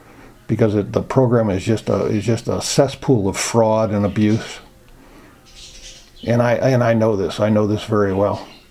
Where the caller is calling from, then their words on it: Montana, United States; also born or lived in Southern California; Yes, hi, I'm calling from Montana.